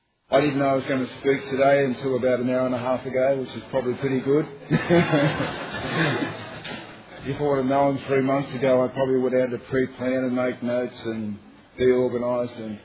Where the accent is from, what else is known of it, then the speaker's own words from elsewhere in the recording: Sydney, New South Wales, Australia; they sort of said, where are you from? And I said, Sydney.